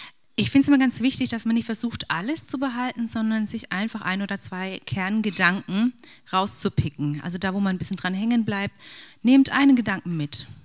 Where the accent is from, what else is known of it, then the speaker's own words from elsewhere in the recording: Obersulm, Baden-Württemberg, Germany; Ich komme aus der Nähe von Heilbronn, Obersulm. Einige von euch sind vielleicht im Sommer am Breitenauer See, da wohne ich. Ich bin 44